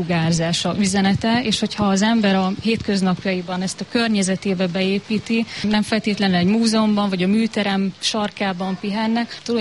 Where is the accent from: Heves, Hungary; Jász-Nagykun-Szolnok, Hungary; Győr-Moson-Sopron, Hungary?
Jász-Nagykun-Szolnok, Hungary; Szolnok; born there; én mindig azt mondom, hogy nem hiába születtem oda, ahova születtem.